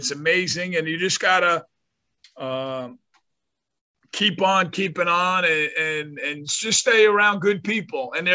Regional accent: North Bergen, New Jersey, United States; in New Jersey, like when where I grew up in North Bergen, which is a suburb of New York City.

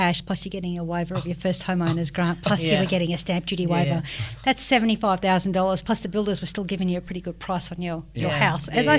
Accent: Australia; born there; I will disclaimer that I am Indian. Born in Australia.

